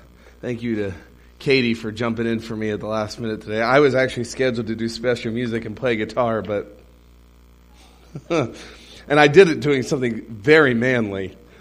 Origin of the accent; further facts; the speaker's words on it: Maryland, United States; Jousting, and I'm from Maryland, so jousting is the state sport of Maryland.